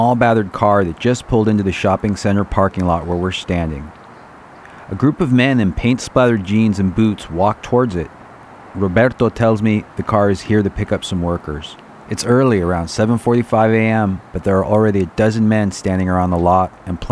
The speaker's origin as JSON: {"language": "English", "town": "San Rafael", "region": "California", "country": "United States", "tie": "born or raised there", "said": "I grew up here in the Canal District of San Rafael. Mi mamá's Mexican restaurant was only a few blocks away from this corner."}